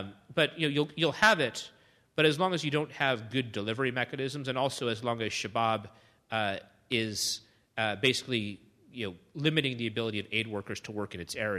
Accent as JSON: {"language": "English", "country": "United States", "said": "I mean, I as an American, I don't think we should be in the habit of kicking ourselves for things"}